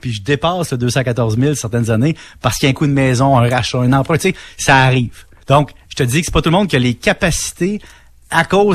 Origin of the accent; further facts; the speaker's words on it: Salaberry-de-Valleyfield, Quebec, Canada; Moi, je viens de Valleyfield, tu comprends?